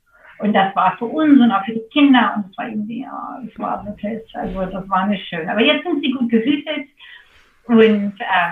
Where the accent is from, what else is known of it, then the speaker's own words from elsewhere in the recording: Washington, United States; also born or lived in Seattle; ich bin in Seattle geboren und ich bin aufgewachsen auf einem Insel in Lake Washington, ziemlich gegenüber von Bill Gates.